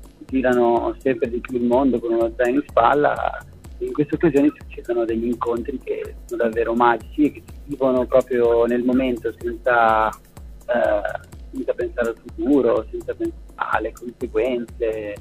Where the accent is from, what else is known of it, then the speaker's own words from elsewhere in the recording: Milan, Lombardy, Italy; ci sono io di Milano … che sono un po' il frontman del gruppo